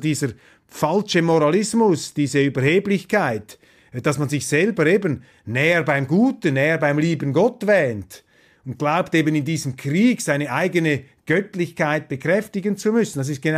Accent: Switzerland; Und als Schweizer in einem neutralen Land

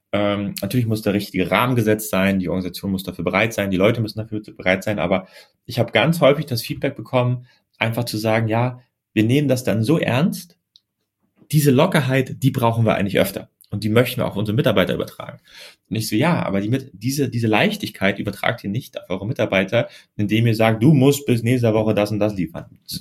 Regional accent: Germany; ich komme ja aus Deutschland

